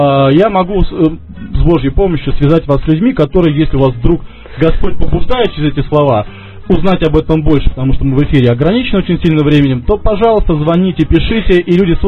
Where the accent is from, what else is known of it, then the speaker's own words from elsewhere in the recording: Moscow, Russia; Я сам, как бы, москвич, и знаю, что это такое.